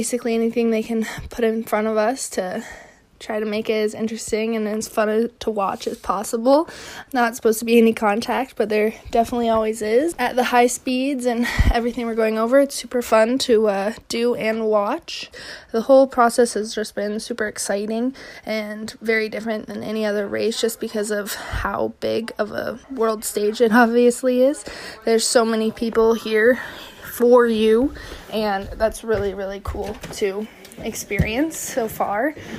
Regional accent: Anchorage, Alaska, United States; I'm from Anchorage, Alaska

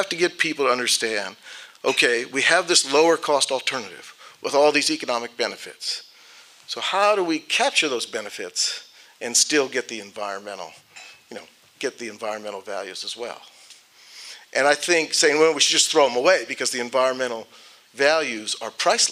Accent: Carmel, California, United States; born there; When I was a kid, I was born in Carmel, California. I used to go down to Santa Barbara as a kid.

